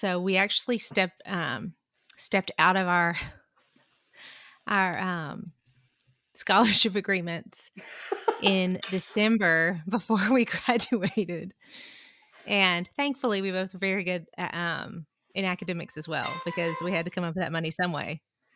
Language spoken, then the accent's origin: English; Alabama, United States; also born or lived in Mississippi; So I was born in Mississippi. Couldn't tell by the accent. Well, I only lived in Mississippi for 9 months and we moved to Alabama. So I was pretty much raised in Alabama.